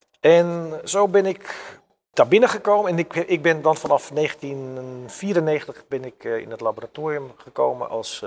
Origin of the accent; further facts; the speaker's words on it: Friesland, Netherlands; Ik was heel vaak, ik kom uit Friesland, weidevogels en zo.